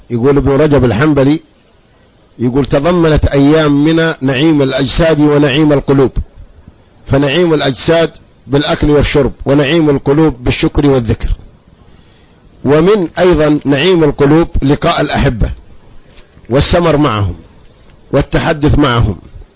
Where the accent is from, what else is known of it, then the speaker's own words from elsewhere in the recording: Abha, Asir, Saudi Arabia; born there; من مواليد مدينة أبها، وكنت أذكر تاريخ الميلاد ولا يعني أتردد ولا أبالي